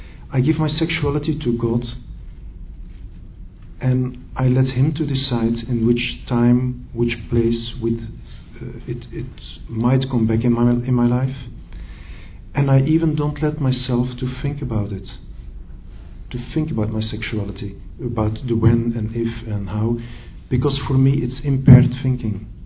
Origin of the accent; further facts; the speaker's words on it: Belgium; I'm coming from Belgium.